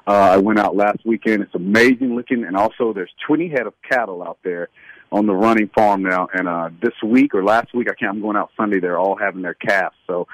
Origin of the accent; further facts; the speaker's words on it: Kansas City, Missouri, United States; And I look so forward to experiencing a new venue in my hometown.